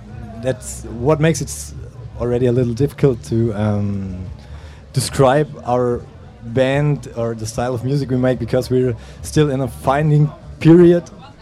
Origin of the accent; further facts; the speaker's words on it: Stuttgart, Baden-Württemberg, Germany; English is a second language; from Stuttgart too.